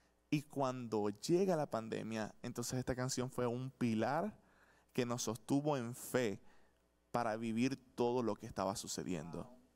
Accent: Venezuela; moved away; nos fuimos de Venezuela a República Dominicana aproximadamente 8 o 7 meses antes de que iniciara la pandemia.

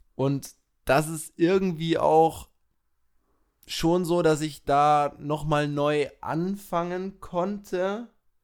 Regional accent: Regensburg, Bavaria, Germany; Man kannte mich auch da, wo ich herkomme

